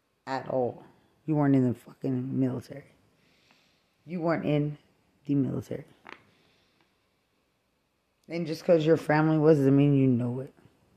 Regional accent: Lubbock, Texas, United States; Like it's a problem that I'm from Lubbock.

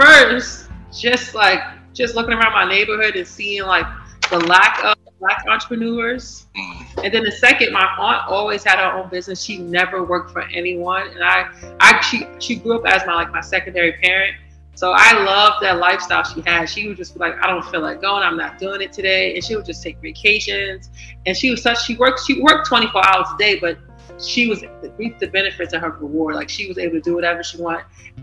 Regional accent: Brooklyn, New York, United States; I am from Red Hook, Brooklyn. I call it a small town, but people just say where our key is at. I'm from Red Hook.

